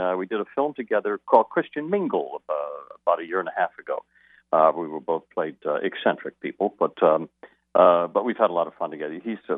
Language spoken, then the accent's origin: English; Vermont, United States; Nice to be back home for a few minutes in my home state.